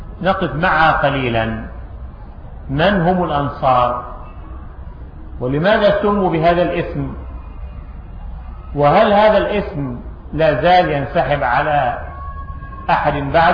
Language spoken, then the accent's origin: Arabic; Egypt; والعجب ممن فتحوا لهم صدورهم في بلدنا مصر خاصة بعد هذه الثورة المشؤومة